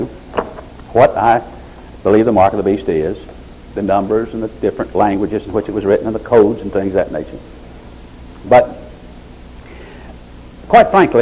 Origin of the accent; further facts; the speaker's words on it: Augusta, Arkansas, United States; born there; Well, I was born in Augusta, Arkansas in 1932. Except for my travels around different parts of the world, I pretty well stayed in the United States. I'm an American.